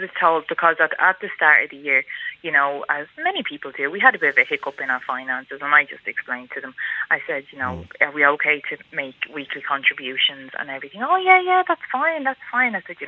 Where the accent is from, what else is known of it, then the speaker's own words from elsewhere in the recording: Dublin, Leinster, Ireland; I'm from Dublin 7. I grew up on Blackhorse Avenue in Dublin 7.